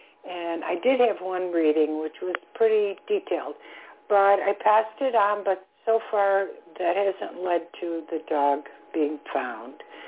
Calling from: Florida, United States; calling from Florida.

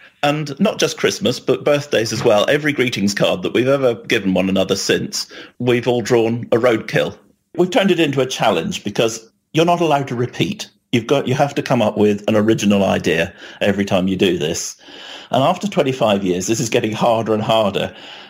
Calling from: Chichester, South East England, United Kingdom; I'm calling from Chichester, which is in the southernmost bit of England.

